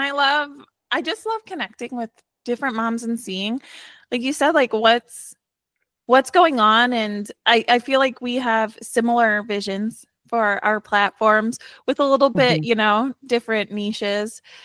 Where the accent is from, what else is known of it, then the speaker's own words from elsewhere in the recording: New York, United States; now in Georgia, United States; so I grew up in New York, where like summertime is your adventure exploring time, you know, but now like in Georgia, like summertime is when you bunker down.